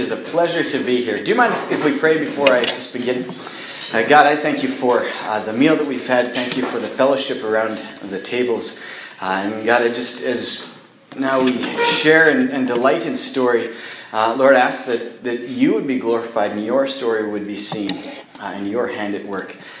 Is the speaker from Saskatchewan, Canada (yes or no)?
yes; Regina, Saskatchewan, Canada; And I grew up in Regina here.